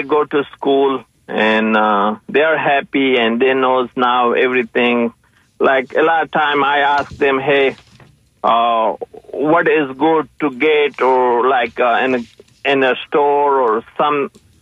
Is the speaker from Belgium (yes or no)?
no; Afghanistan; now in Tampa, United States; Yes, I'm from Afghanistan. I came in 2019 to Florida, Tampa.